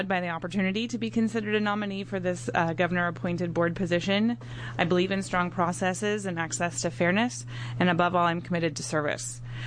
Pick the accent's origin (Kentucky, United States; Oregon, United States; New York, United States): Oregon, United States; Silverton; I'm from Silverton, Oregon